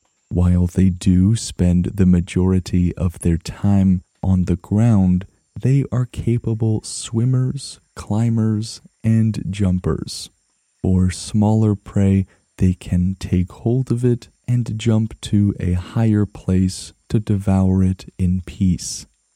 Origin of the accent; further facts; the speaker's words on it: Canada; because to me, as a Canadian, their measurement seems so arbitrary.